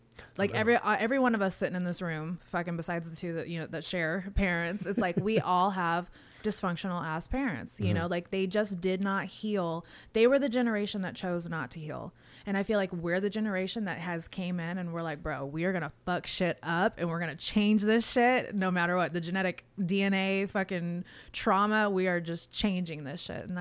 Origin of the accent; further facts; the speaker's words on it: Las Vegas, Nevada, United States; I grew up in Vegas, okay? Like, I lived the Vegas lifestyle.